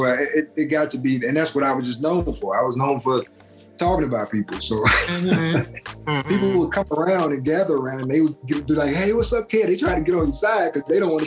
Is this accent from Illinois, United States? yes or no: no; Memphis, Tennessee, United States; Especially where I'm from. I'm from Memphis.